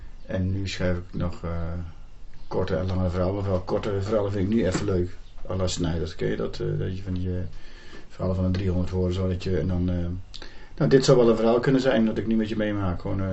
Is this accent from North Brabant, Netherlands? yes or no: yes; Loosbroek, North Brabant, Netherlands; ik ben 52, geboren en getogen te Loosbroek.